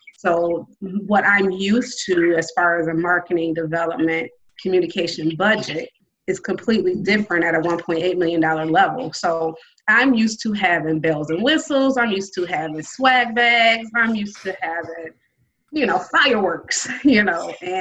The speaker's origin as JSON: {"language": "English", "region": "Indiana", "country": "United States", "also_born_or_lived": "Grand Rapids, Michigan", "said": "I am actually from Indiana originally, but I lived in Grand Rapids, Michigan for, 17 years."}